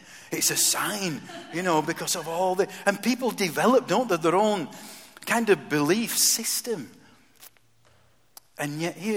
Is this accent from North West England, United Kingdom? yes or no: no; Yorkshire and the Humber, United Kingdom; I do as a Yorkshireman